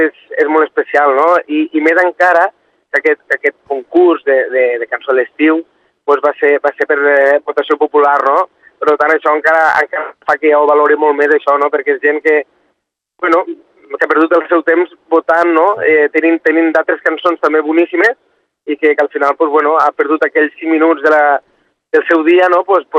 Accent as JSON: {"language": "Catalan", "region": "Catalonia", "country": "Spain", "said": "jo vinc del Delta l'Ebre"}